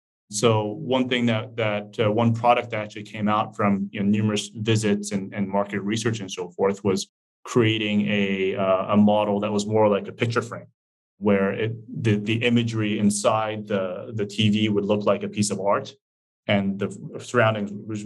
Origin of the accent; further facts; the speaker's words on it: Japan; I'm from Japan, but working in Sony France, to bring unique value in my initial days.